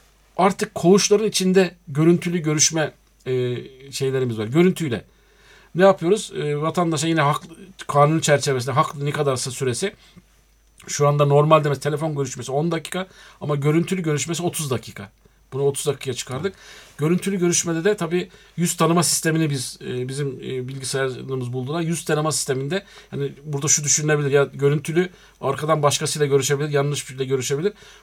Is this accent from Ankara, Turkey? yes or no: no; Afyonkarahisar, Turkey; Sadece ben merkezde kökenliyim.